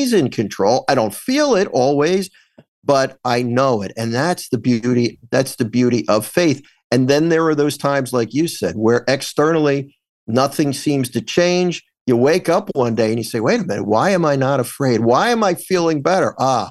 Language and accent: English; Philadelphia, Pennsylvania, United States; now in New Jersey, United States; I am. I grew up in Philly, but I live right over the bridge.